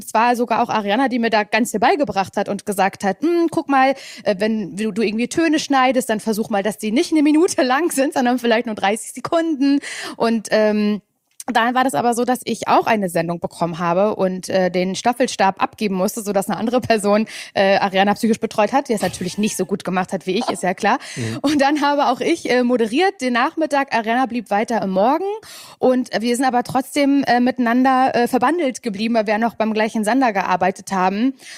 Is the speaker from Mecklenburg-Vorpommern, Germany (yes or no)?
yes; Mecklenburg-Vorpommern, Germany; Also ich komme ja aus Mecklenburg-Vorpommern.